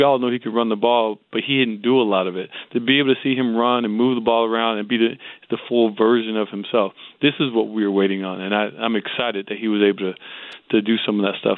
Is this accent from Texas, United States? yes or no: no; Lauderdale Lakes, Florida, United States; I'm from Lauderdale Lakes.